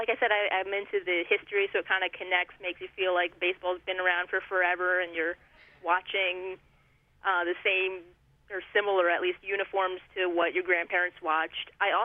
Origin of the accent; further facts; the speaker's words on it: Philadelphia, Pennsylvania, United States; growing up in the Philadelphia area. So for me, third base was where it was at.